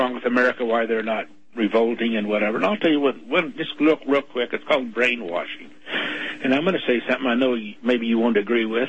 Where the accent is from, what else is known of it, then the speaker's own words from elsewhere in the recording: Canada; also born or lived in United States; I was born in the States, but when I was very young, we come to Canada.